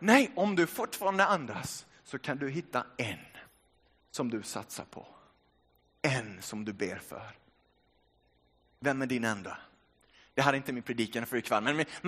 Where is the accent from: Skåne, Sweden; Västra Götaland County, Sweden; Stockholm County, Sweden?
Västra Götaland County, Sweden; Trollhättan; first language Finnish; Swedish is a second language; Jag är född och uppvuxen i Sverige, men jag har finska föräldrar. Finsk pappa och finsk mamma. Det första språket jag började lära mig där hemma var finska. Men snabbt tog svenskan över. Jag började få svenska vänner, gå i svensk skola. Växte upp i Trollhättan nära Göteborg